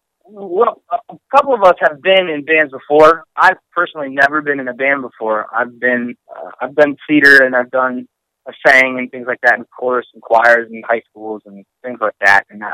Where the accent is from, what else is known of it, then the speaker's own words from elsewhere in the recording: Rockville, Maryland, United States; Yes. Yes, so, yeah, we're from Rockville, Maryland.